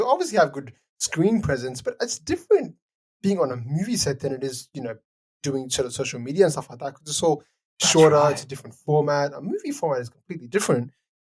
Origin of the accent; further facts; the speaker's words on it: Australia; this is not an experience that we can make yeah. growing up in Australia.